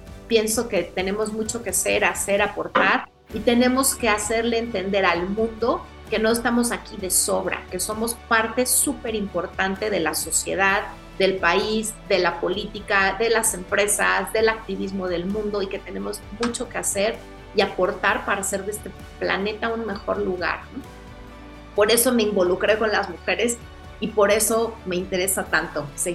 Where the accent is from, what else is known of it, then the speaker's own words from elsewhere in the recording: Mexico; en una sociedad como la mexicana, en la que nos han dicho que desde niñas lo mejor que podíamos hacer era callarnos